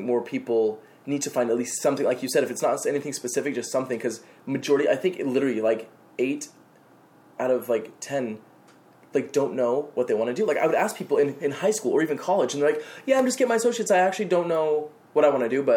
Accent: Utah, United States; I mean, I grew up in Utah, which is very conservative in the first place

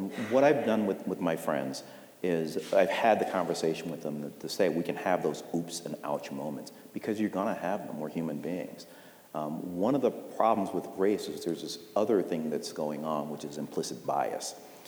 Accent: Stamford, Connecticut, United States; born and raised in Stanford.

